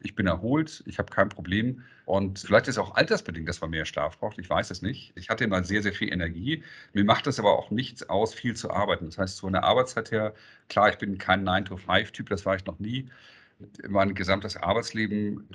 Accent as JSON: {"language": "German", "region": "Hamburg", "country": "Germany", "said": "Nachdem ich natürlich jetzt 57 bin, ist ja echt viel Zeit vergangen, muss man sagen. Also ich habe angefangen in Hamburg als typischer Hamburger Jung"}